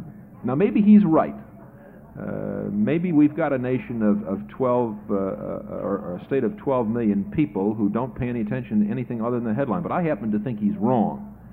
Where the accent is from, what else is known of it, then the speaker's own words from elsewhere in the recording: Chicago, Illinois, United States; as a citizen of the state of Illinois, not just as a Chicagoan